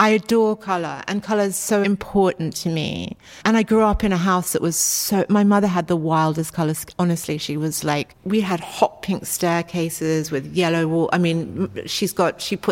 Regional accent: Australia; I grew up in Australia

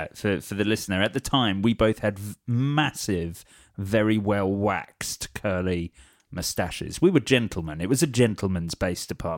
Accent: Watford, East of England, United Kingdom; I'm from Watford

